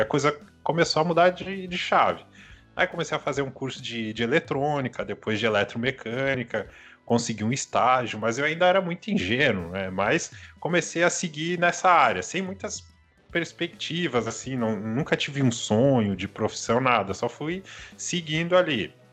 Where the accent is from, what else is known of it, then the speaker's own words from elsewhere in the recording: Lages, Santa Catarina, Brazil; born there; Eu nunca morei fora. Eu nasci em Santa Catarina, nasci em Lages. Em 2008, com 18 anos, eu mudo para Criciúma, sul do estado aqui.